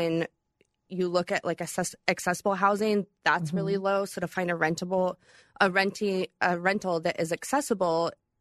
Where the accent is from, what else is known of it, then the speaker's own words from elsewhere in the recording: United States; And I grew up here. I grew up in the North End. So essentially, I've been displaced from my neighborhood that is familiar to me.